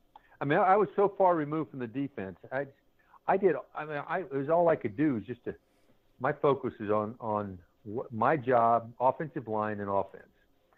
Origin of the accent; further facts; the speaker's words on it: Georgia, United States; as a young kid in 1986, growing up, I grew up in Georgia